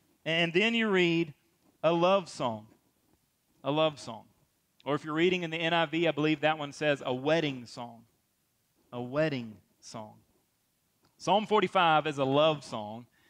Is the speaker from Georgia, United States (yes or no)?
yes; Georgia, United States; I grew up in Middle Georgia, so country is where it's at for me.